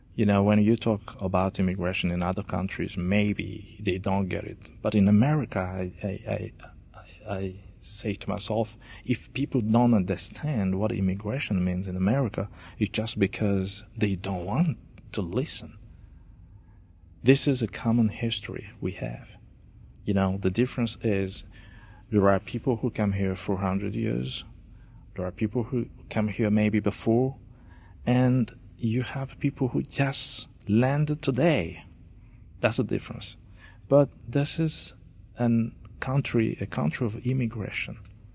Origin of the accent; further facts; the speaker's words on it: DR Congo; now in Reading, United States; I come from the Democratic Republic of Congo, and I've been living here for 14 years now.